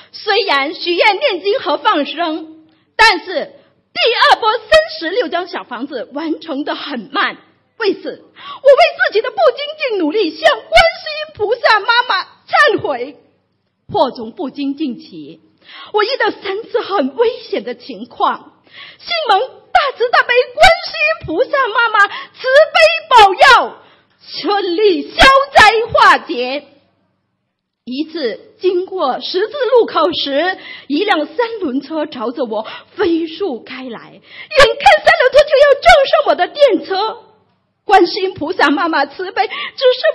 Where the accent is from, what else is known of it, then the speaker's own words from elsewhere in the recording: Guangxi, China; 我是来自广西的